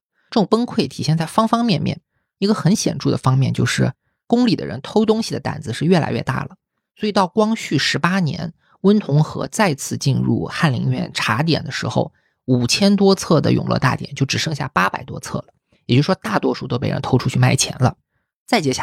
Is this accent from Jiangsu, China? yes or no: yes; Jiangsu, China; 因为我是江苏人嘛，你们知道江苏有个称号叫做大内斗神